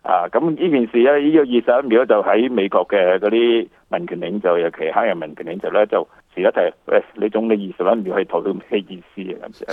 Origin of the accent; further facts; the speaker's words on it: Canada; 因为我哋加拿大人本身咧都系比较讲嗰、那个即系、就是、容忍啊、宽容啊